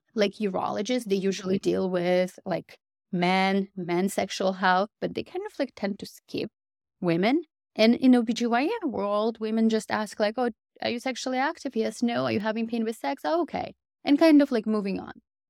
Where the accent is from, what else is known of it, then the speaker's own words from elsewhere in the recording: Russia; moved away as an adult; I grew up in Russia and I went into medical school because I wanted to make a difference.